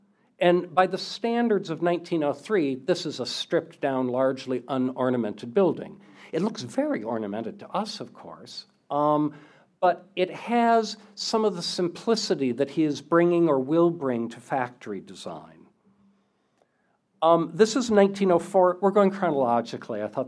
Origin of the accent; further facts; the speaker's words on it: Michigan, United States; I grew up in Oakland County. I know what it feels like.